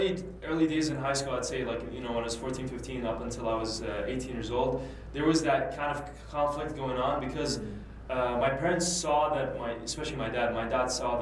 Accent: Sharjah, United Arab Emirates; also born or lived in Canada; recently, like the past month, I moved from Canada to UAE, back home where my parents are from. My parents are from Kuwait, although I was born and raised in Sharjah, UAE.

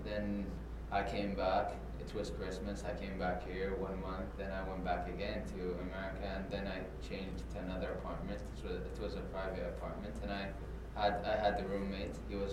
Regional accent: United Arab Emirates; moved away as an adult; also born or lived in West Virginia; now in Chicago, United States; From United Arab Emirates, and I live in Chicago. And I was a student in United States, West Virginia University

